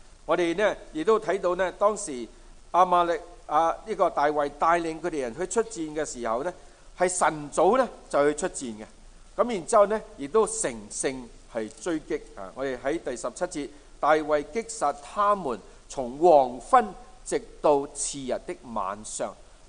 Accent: China; 我中國人有孫子嘅兵法啊

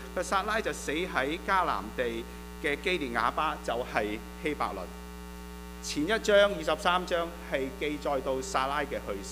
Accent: China; 我們中國人說嘛，結婚或者成家立室，這樣是我們的什麼叫做終身大事。

